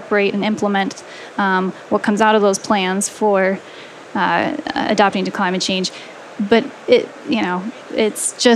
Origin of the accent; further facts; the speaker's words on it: California, United States; I'm from California. I've been facing a lot of these issues with clients.